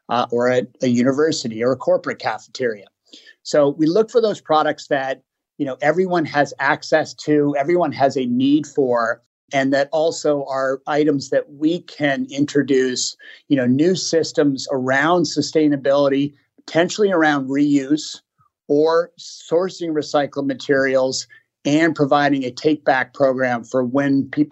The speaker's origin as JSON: {"language": "English", "region": "Massachusetts", "country": "United States", "tie": "born or raised there", "said": "growing up in the Berkshires and the Berkshire Hills and out in nature"}